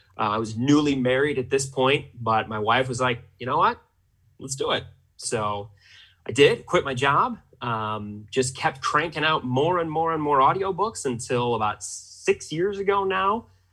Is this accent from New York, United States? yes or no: no; Michigan, United States; So I hail from the Mitten State of Michigan. I spent most of my youth here. Went to a local university in Michigan.